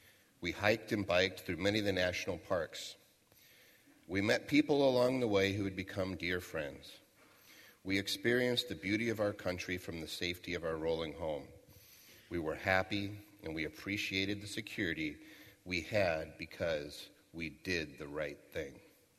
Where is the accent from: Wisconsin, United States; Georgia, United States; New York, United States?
New York, United States; Levittown; I grew up in Levittown, New York, and my mom stayed home to raise three daughters while Dad went to Brooklyn to work.